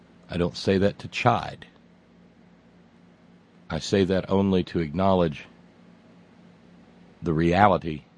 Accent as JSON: {"language": "English", "town": "Clendenin", "region": "West Virginia", "country": "United States", "tie": "born or raised there", "said": "Just a few miles from here, my hometown of Clendenin has been totally wiped out."}